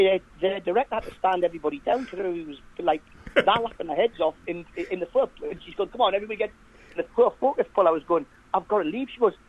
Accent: North East England, United Kingdom; I went, well, you know, I am a Geordie, you know.

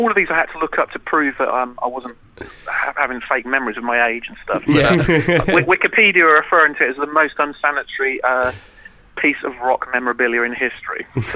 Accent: Oxford, South East England, United Kingdom; Number two happened in my hometown of Oxford.

